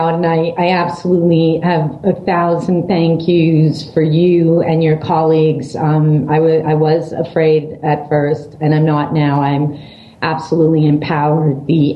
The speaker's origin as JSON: {"language": "English", "town": "Brooklyn", "region": "New York", "country": "United States", "said": "I am from Brooklyn and I am mad, and."}